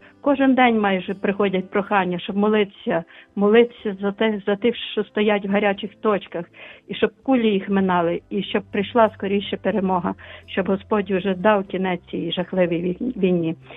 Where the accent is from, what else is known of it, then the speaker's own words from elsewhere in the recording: Lviv, Lviv Oblast, Ukraine; я зі Львова.